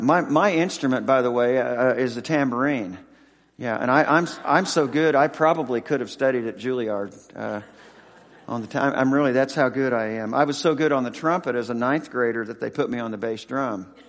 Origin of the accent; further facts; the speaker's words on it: Lafayette, Indiana, United States; also born or lived in Oregon; I grew up in First Baptist of Lafayette, Indiana, and actually Oregon